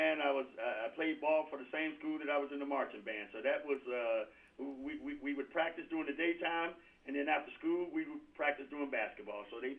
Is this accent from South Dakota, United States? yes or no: no; Memphis, Tennessee, United States; I'm from Memphis. I see … all the time. I'm a Memphis boy.